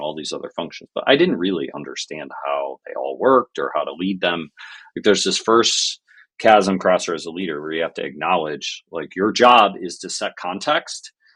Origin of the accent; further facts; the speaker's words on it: Buffalo, New York, United States; I'm from Buffalo, New York. There's not a ton of companies here, especially when you work in tech.